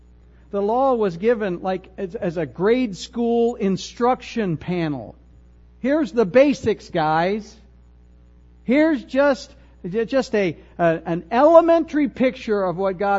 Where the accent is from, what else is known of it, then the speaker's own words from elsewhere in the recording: United States; And of course, I'm a Christian. I'm an American. I was baptized as a baby.